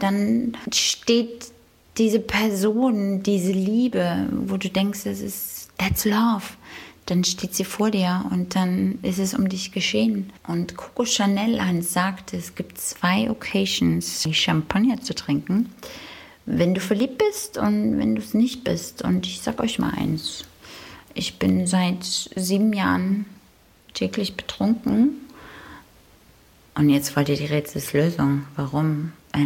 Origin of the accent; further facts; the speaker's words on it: Thuringia, Germany; Ich komme aus Thüringen, das habt ihr jetzt auch gehört.